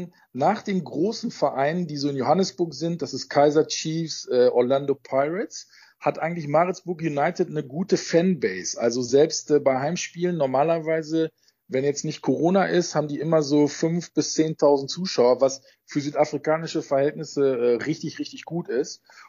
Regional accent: Germany; born there; Ich bin in Deutschland auch am Meer geboren.

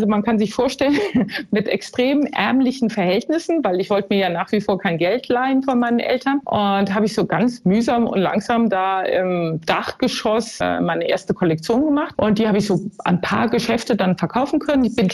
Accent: Mainz, Rhineland-Palatinate, Germany; ich war ja Mainzer-Mädchen, aber ich bin dann so, ja, 15 Jahre in der Welt unterwegs gewesen.

